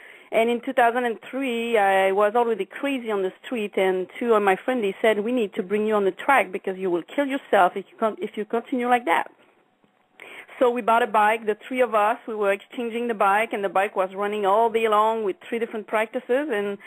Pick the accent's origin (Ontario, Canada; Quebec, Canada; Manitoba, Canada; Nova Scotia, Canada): Quebec, Canada; English is a second language; also born or lived in Montreal; now in United States; Yes, I am from Quebec, a little town, tiny town, like 800 people. When I grew up, my dad was a farmer, and I moved in Quebec, after that in Montreal, and after that I moved to the States, and I started to speak English, actually, in 2005.